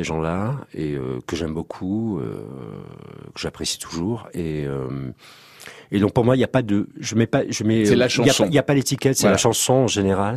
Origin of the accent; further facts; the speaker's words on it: Occitanie, France; born there; c'est mon père qui a immigré, et ma famille italienne, mon père, mon grand-père, en France. Moi, je suis né dans le Gers